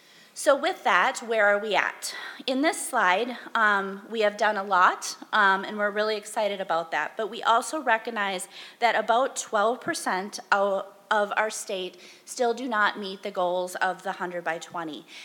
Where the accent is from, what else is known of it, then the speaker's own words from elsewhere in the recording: Lewiston, Minnesota, United States; Greater Minnesota girl, and for those of you who knew Southeast Minnesota, the other side of Highway 14, I'm from Winona County in a little area called Lewiston.